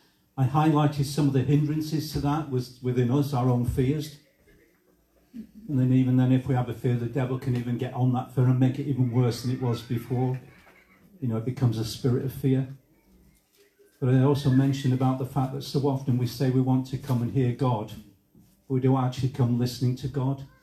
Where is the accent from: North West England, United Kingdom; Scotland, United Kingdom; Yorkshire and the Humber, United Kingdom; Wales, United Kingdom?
North West England, United Kingdom; Manchester; And I remember, you know, growing up in Manchester after the war.